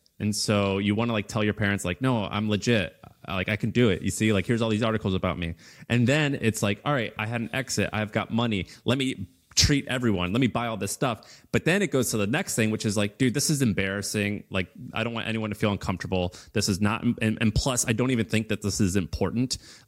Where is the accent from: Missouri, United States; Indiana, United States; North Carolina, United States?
Missouri, United States; Like, that's not how I'm from Missouri.